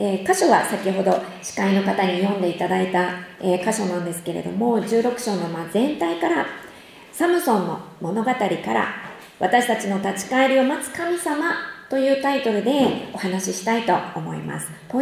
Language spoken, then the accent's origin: Japanese; Tochigi, Japan; now in Nagoya, Japan; 出身はですね、日本でも影が薄いって言われてしまう栃木県出身です。名古屋駅近くのキリスト聖書神学校へ通うために約11年くらい前ですかね、栃木県から